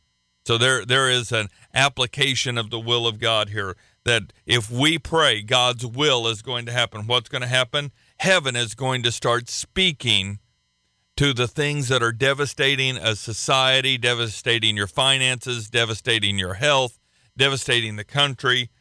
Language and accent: English; Oklahoma, United States; You see, there are some things about the culture that I was raised up in Oklahoma that are not necessarily the most healthy.